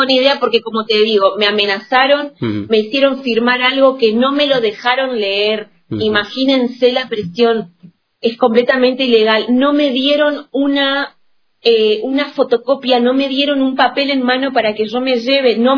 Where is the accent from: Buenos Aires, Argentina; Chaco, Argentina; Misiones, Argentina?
Misiones, Argentina; Posadas; soy de Posada, soy misionera.